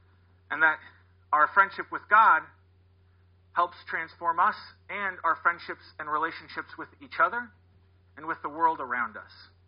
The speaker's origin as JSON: {"language": "English", "town": "Worthington", "region": "Ohio", "country": "United States", "tie": "born or raised there", "said": "I grew up here in Central Ohio, in Worthington, actually, and then went to college in Tallahassee, Florida, at Florida State."}